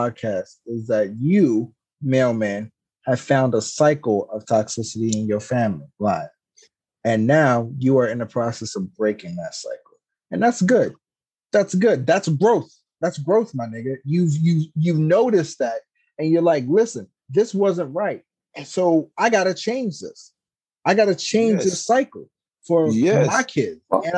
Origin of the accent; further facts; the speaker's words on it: Philadelphia, Pennsylvania, United States; I'm from Philadelphia.